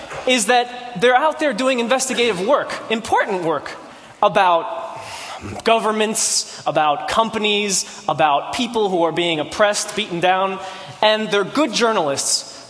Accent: New Jersey, United States; I come from New Jersey where everybody's really, sarcastic.

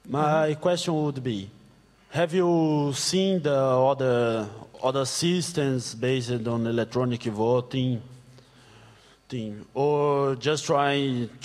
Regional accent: Brazil; English is a second language; I am from Brazil, and we use electronic voting there for 3 elections already.

